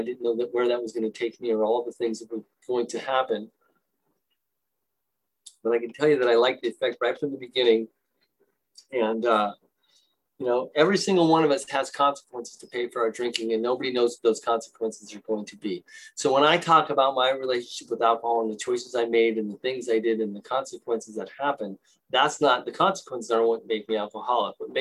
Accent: Novato, California, United States; you know, I grew up in Novato, and I'll tell you a little bit of the geographic in Novato. And Novato is about 25 miles north of the Golden Gate Bridge, and we're in Marin County.

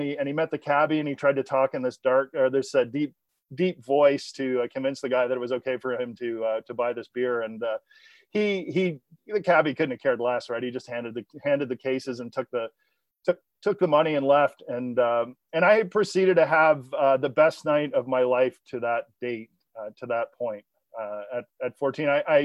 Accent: Atlantic Canada, Canada; I'm from the East Coast of Canada, and we have a reputation with the rest of the country as being big drinkers.

